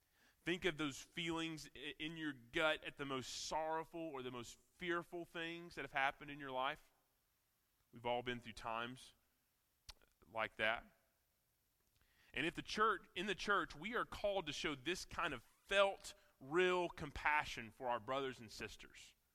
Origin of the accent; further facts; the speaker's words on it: the South, United States; accent: southern; I'm not going to say them for us and spare you my southern accent trying to pronounce a Greek word.